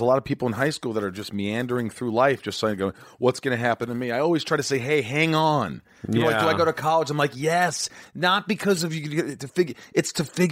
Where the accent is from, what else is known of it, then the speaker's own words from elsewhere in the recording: Indiana, United States; also born or lived in New York; I was born in New York. I grew up in Indiana.